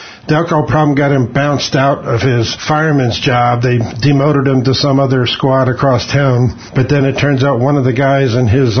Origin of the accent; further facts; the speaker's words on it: Oklahoma, United States; I'm from Oklahoma.